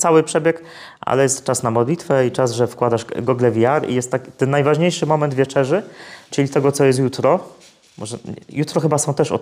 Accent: Silesian Voivodeship, Poland; U mnie na Śląsku to znaczy stopy.

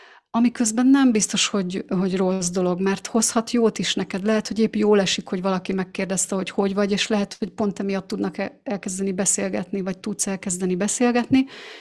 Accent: Hungary; ezt Magyarországon nem így szoktuk, ott békén hagynak.

